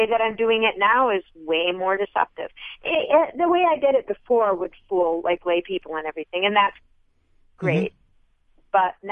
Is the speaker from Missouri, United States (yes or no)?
no; Michigan, United States; I think I've been to Indianapolis. I grew up in Michigan, so